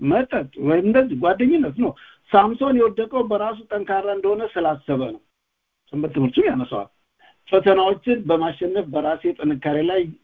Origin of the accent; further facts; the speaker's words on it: Kombolcha, Amhara, Ethiopia; እኛ ያደግንበት ከተማ ኮምቦልቻ ይባላል።